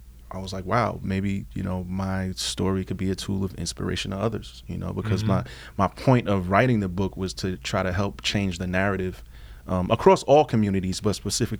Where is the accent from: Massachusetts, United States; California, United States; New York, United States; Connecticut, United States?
New York, United States; Brooklyn; Because, you know, I'm a kid from Brooklyn. So in New York, it's like you're going to go do stage